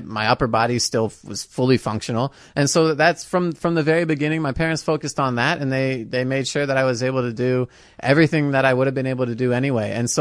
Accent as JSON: {"language": "English", "region": "Virginia", "country": "United States", "lives_now": "Champaign, United States", "said": "So I moved from Virginia, from the DC area out here to go to school."}